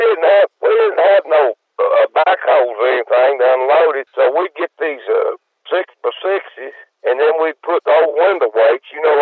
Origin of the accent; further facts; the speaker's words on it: Edmonton, Kentucky, United States; We're all from Edmonton, Kentucky. That's Edmonton, just like Edmonton, Alberta.